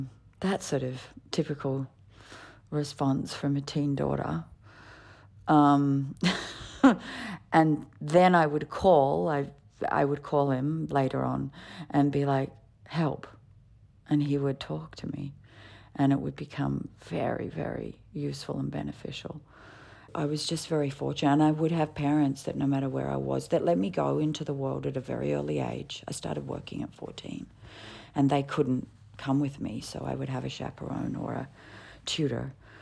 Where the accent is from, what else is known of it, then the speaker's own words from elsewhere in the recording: United States; born there; I was born on American soil, but my parents are both Australian.